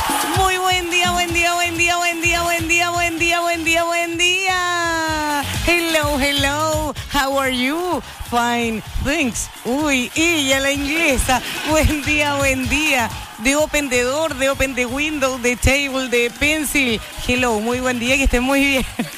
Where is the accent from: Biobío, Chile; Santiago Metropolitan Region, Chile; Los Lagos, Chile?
Los Lagos, Chile; Osorno; soy de Osorno, tengo en el alma, ¿qué tengo? Ritmo y sabor.